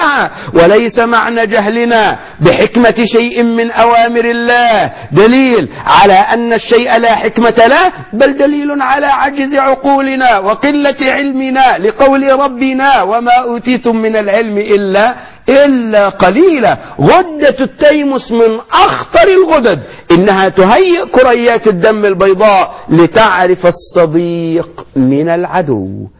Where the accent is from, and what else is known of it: Egypt